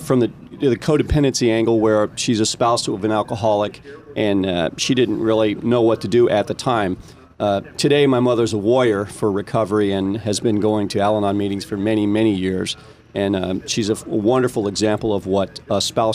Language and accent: English; Dayton, Ohio, United States; I grew up in Dayton, Ohio.